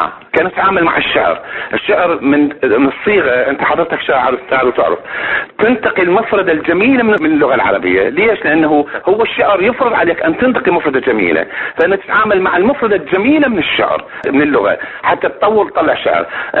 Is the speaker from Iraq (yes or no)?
yes; Kirkuk, Kirkuk Governorate, Iraq; born there; احنا من ولدنا بكركوك